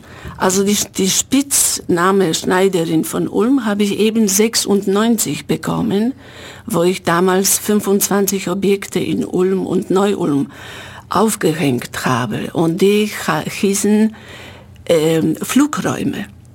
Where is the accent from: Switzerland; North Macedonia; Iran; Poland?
Poland; German is a second language; now in Germany; ich bin aus Polen gekommen und die ersten paar Jahre habe ich aus Sozialhilfe gelebt.